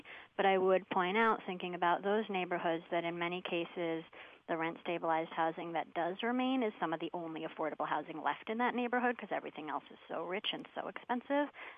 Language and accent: English; New York City, New York, United States; I grew up on the Upper West Side, so when you say the Upper West Side, that's exactly right.